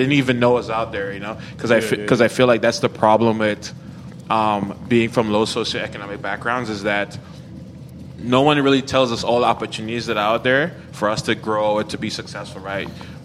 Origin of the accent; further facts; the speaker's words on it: New York, United States; I'm from New York, and I'm telling you, like, this, it gets cold.